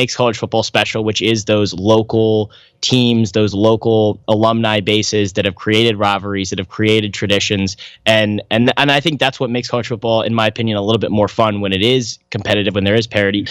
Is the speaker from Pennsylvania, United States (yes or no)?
yes; Pittsburgh, Pennsylvania, United States; I came from Pittsburgh, and the Pitt, West Virginia game is a huge part of that city